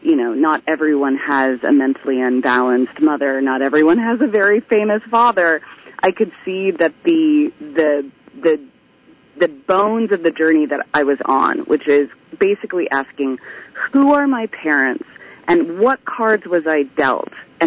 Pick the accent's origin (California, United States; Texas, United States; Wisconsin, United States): California, United States; I did not really grow up in Southern California. I grew up in Northern California with my mom.